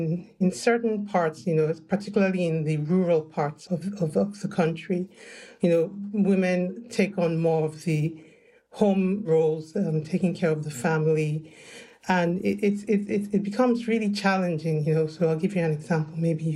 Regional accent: Nigeria; I think I'll speak for those who I have come in contact with or communicated with from my home country, which is Nigeria.

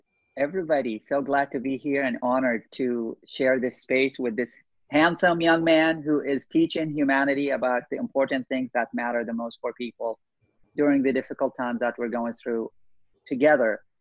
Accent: Baghdad, Baghdad Governorate, Iraq; I was born and raised in Baghdad, Iraq, in the middle of the Iraqi-Irani war. My first day of school when I was 5 and a half in Baghdad

